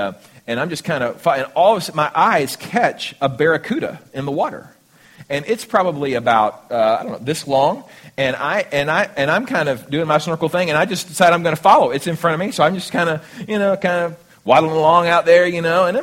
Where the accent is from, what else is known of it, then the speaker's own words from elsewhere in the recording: Houston, Texas, United States; I remember growing up in Houston, and our family would go down to the beach to Galveston